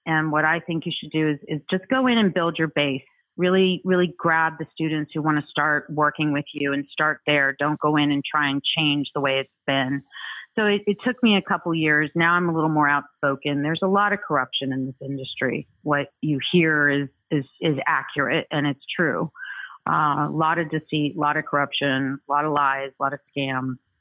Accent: California, United States; also born or lived in Pittsburgh / Los Angeles; I'm a California native, born and bred, Northern California. Then I went to Pittsburgh for school to get my BFA at Carnegie Mellon. And then I went straight to Los Angeles.

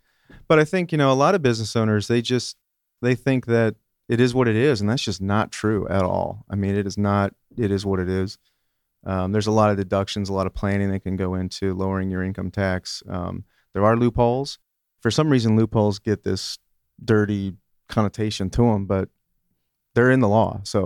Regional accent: Chicago, Illinois, United States; moved away; Yeah, well, actually, I grew up in Chicago. I used to have really, really bad allergies there

